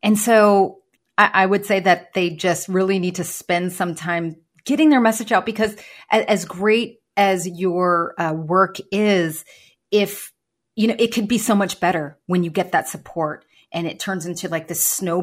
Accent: Philippines; I'm Filipino

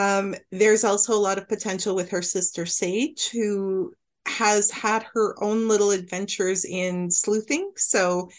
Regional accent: Alberta, Canada; Currently, I'm in Southern Ontario, and I was born and raised out in Alberta, so I'm going back there to be closer to family

